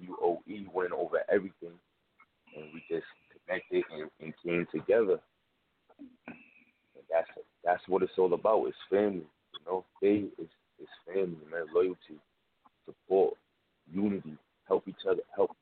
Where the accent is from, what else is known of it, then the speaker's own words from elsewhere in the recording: Newport, Rhode Island, United States; from Newport, Rhode Island.